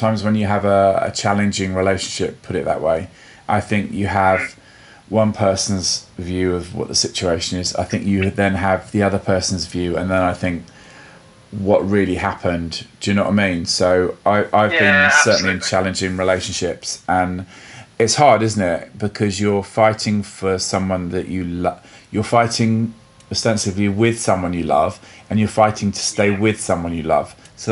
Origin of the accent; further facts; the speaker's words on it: East of England, United Kingdom; I come from Essex